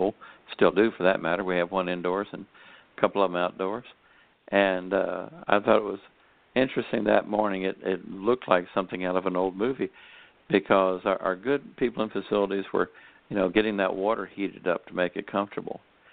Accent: Mississippi, United States; even though I'm from Mississippi, I don't really know who Vern is

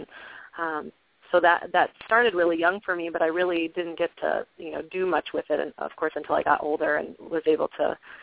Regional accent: Kalamazoo, Michigan, United States; for where I grew up in Michigan, a town called Kalamazoo

